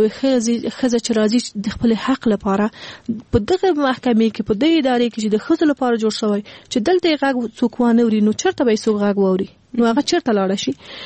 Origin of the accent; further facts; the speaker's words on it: Afghanistan; born there; مونږ په اول کې مونږ په خپل افغانستان کې پیدا شوی